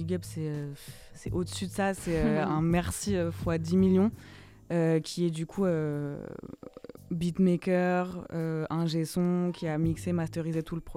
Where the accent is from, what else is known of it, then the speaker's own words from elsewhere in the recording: Montreuil, Île-de-France, France; Je viens de Montreuil.